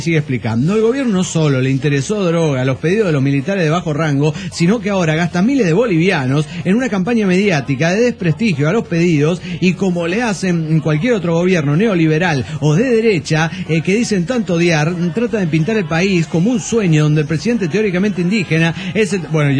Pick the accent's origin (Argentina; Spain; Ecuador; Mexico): Argentina; Santa Rosa, La Pampa; now in Córdoba, Argentina; En estos momentos de mi vida transcurre entre Santa Rosa La Pampa, de donde soy oriundo.